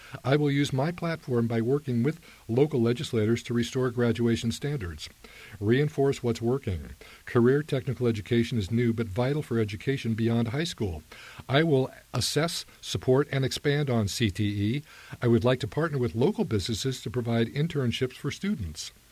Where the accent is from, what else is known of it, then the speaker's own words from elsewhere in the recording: Woodburn, Oregon, United States; I grew up here in Woodburn, graduated from Woodburn High School, and I now give back to the community that shaped me